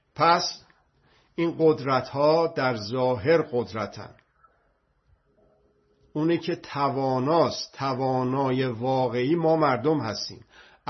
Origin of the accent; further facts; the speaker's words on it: Iran; مکانیکم میبینه من ایرانی هستم